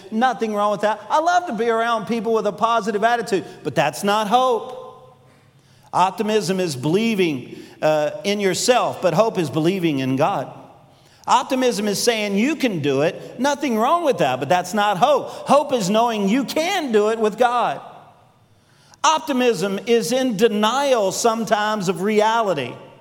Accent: Louisiana, United States; I'm from Louisiana. Everybody knows I like LSU.

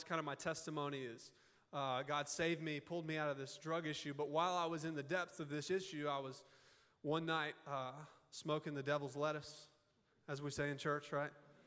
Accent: the South, United States; I grew up in the South, so you know what that means.

